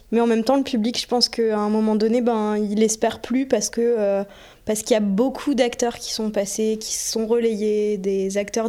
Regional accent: Arras, Hauts-de-France, France; moi je suis d'Arras Sud

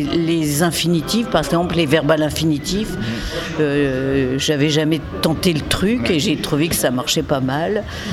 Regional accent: Montreuil, Île-de-France, France; comme je viens de Montreuil, je reste là toute la semaine

